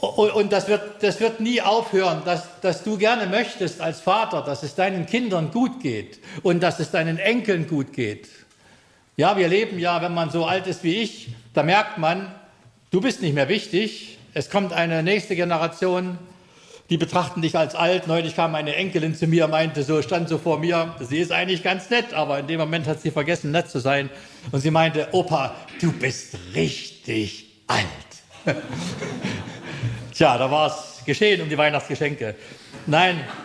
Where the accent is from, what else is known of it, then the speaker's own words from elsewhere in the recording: Jena, Thuringia, Germany; also born or lived in Leipzig; now in Lüchen, Germany; Wir leben in der Nähe von Neustrelitz in Lüchen. Ich bin aufgewachsen in Jena, habe dann 20 Jahre in Leipzig gelebt.